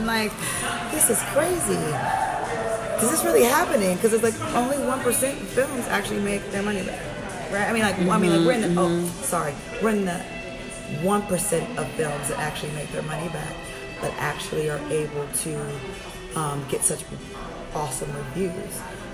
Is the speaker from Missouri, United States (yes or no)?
yes; Missouri, United States; You know, Chris Moore's from Maryland. I'm from Missouri.